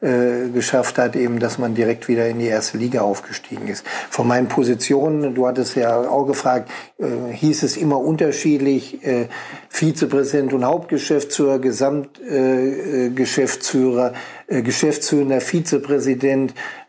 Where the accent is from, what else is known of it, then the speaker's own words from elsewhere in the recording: Kassel, Hesse, Germany; born there; also born or lived in Eschwege / Bielefeld; now in Paderborn, Germany; ich habe grundsätzlich meine Heimat hier gefunden. Ich bin ja nicht in Paderborn geboren, sondern in Kassel. Durch den beruflichen Werdegang meines Vaters einmal so ein bisschen an die damalige Zonengrenze, wie man sagte, in der Nähe von Bebra nach Eschwege gekommen